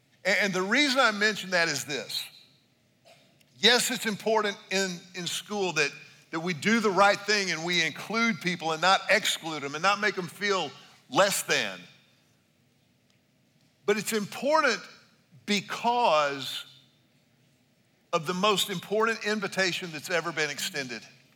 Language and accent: English; Houston, Texas, United States; I had always gone to the kind of the small school that was a part of the church I grew up in Houston.